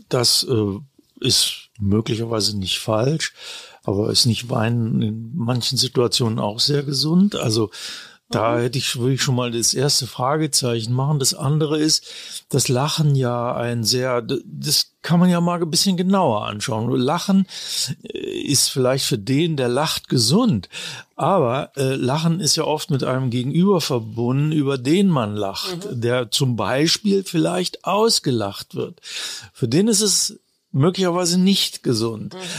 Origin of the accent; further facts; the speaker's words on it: Braunschweig, Lower Saxony, Germany; moved away as an adult; now in Munich, Germany; also ich bin ja von Braunschweig, meiner Heimatstadt aus, nach München gekommen